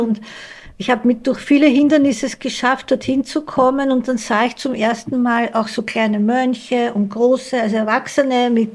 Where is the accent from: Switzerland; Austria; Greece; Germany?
Austria; Vienna; accent: Austrian; Ich komme aus Wien.